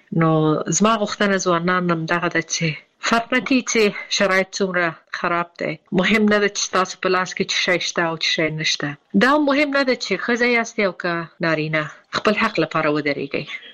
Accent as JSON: {"language": "Pashto", "country": "Afghanistan", "said": "او دا چې زه د افغانستان باندې یم زه ورځ شمیرم چې زه بیرته کله خپل ملک ته ځم، او بیرته خپل ټاټوبی خپل خلکو سره"}